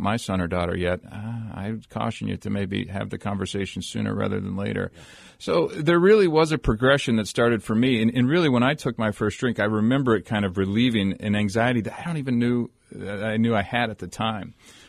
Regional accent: Scottsdale, Arizona, United States; also born or lived in Paradise Valley; So I grew up here in Scottsdale and Paradise Valley, had all the resources in the world

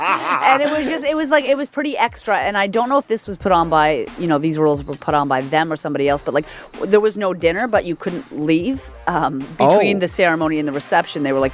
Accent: Nova Scotia, Canada; I grew up competitively kayaking in Nova Scotia.

